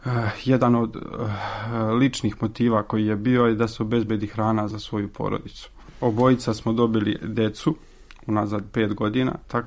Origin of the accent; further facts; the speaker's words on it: Užice, Zlatibor District, Serbia; Ja sam inače iz Užica.